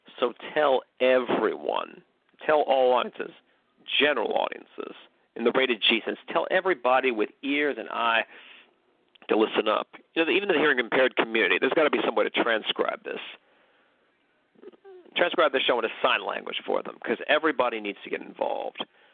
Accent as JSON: {"language": "English", "town": "McKinleyville", "region": "California", "country": "United States", "tie": "born or raised there", "said": "was living in my hometown of McKinleyville, California. I've been living there my whole life."}